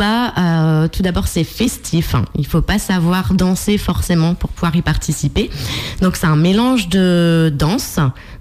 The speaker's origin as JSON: {"language": "French", "town": "Lens", "region": "Hauts-de-France", "country": "France", "said": "Alors moi, je viens du Nord-Pas-de-Calais, donc de Lens."}